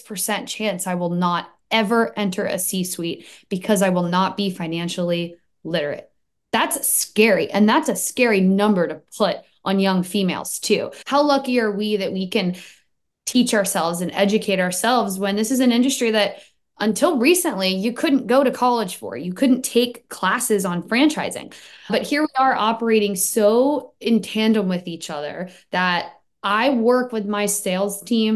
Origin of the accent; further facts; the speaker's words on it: Maryland, United States; I was an autism teacher in Baltimore. I'm from Maryland.